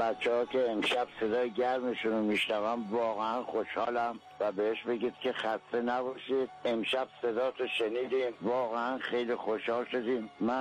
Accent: Ahvaz, Khuzestan, Iran; بچه اهواز هستم، … مخاطب همیشگیتون از اهواز.

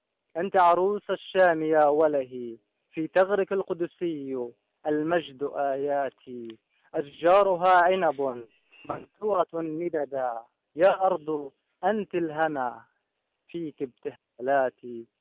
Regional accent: Palestine; قصيدة كتبتها يعني بعبر فيها عن شوقي لأهلام بلدتي الأصلية، طبعا اللي احتلها الاحتلال الإسرائيلي.

